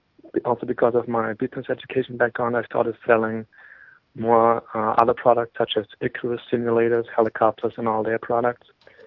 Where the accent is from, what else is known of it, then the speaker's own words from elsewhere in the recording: Germany; English is a second language; moved away as an adult; now in United States; Maybe you can hear from my accent that I'm from Germany originally. And I used to fly airplanes there when I was a kid. But after I moved to the U.S. in 2001